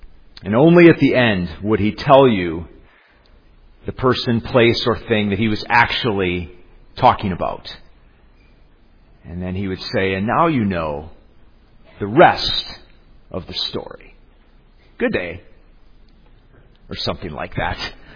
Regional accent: Detroit, Michigan, United States; And growing up in Metro Detroit, Paul Harvey was a household name, a daily feature on WJR.

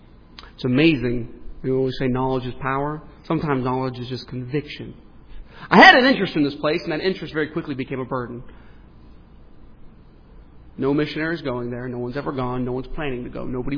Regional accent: Texas, United States; I'm an American and I'm a Texan, so I don't do anything delicately.

